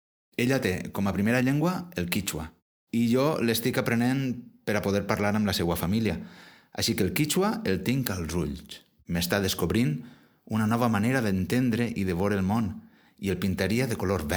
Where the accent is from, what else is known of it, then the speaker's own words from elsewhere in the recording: Elche, Valencian Community, Spain; first language es; Catalan is a second language; sóc d'Elx. La llengua que més domine és el castellà, ja que és la llengua de mos pares.